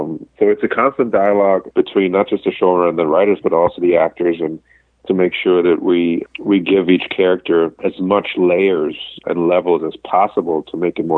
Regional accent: Germany; accent: German; English is a second language; moved away; also born or lived in Europe; I was a professional athlete growing up in Europe playing tennis and then getting a scholarship to come here. I went to acting class while I was living in New York to see if I could lose my accent, because I had a really strong German accent.

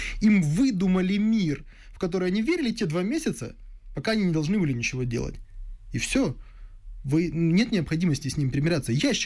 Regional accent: Makiivka, Donetsk Oblast, Ukraine; also born or lived in Kharkiv; Я русскоговорящий, я родом из Донецка, ну, точнее, я родом из Харькова, большую часть жизни я прожил в Макеевке.

